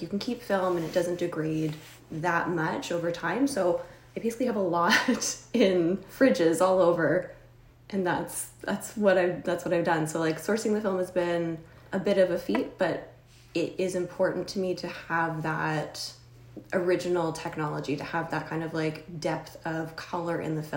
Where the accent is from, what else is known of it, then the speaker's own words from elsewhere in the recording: Scarborough, Ontario, Canada; also born or lived in Toronto / Markham; I'm from technically Scarborough, so I was born in Scarborough and raised in Toronto, Scarborough, Markham area, and my whole life.